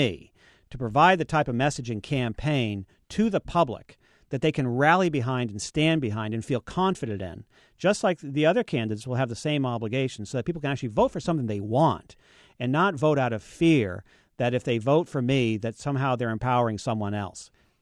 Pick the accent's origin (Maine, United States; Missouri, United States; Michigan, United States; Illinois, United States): Maine, United States; Bar Harbor; I grew up in Bar Harbor. I went through the Bar Harbor school system, Emerson Connors schools, Mount Desert Island High School.